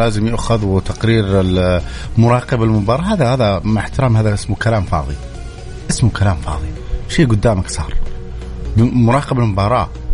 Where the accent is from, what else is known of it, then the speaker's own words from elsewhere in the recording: Saudi Arabia; ولكن عندنا في السعودية